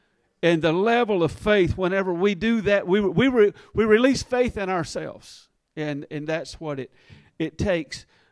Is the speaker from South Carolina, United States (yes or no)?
yes; South Carolina, United States; I'm from South Carolina.